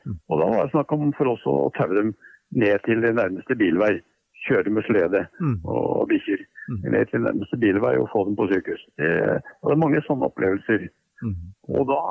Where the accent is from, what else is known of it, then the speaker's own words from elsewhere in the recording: Bærum, Akershus, Norway; Og så fant jeg ut at det i Bærum, der jeg vokste opp, var det faktisk en aktiv hundeklubb.